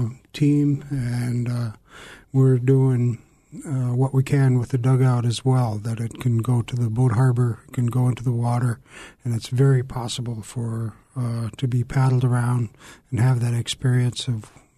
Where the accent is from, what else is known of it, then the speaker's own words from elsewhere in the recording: Kake, Alaska, United States; I come from Cake, Alaska. I'm Wushkitan, and my father's tribe is Gunalchkedi from the Frog House in Klukwan.